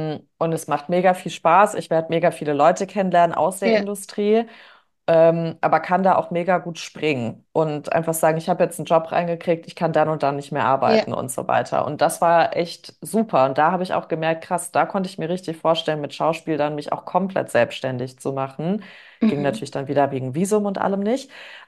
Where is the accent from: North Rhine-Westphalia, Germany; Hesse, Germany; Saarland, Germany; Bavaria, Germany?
Hesse, Germany; Bad Soden; Da habe ich in so einem Schmuckladen bei uns in Bad Soden in der Nähe von Frankfurt gearbeitet